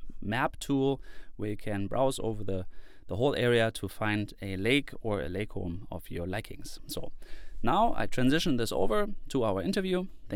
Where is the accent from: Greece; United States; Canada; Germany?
Germany; As you know, I'm from Germany.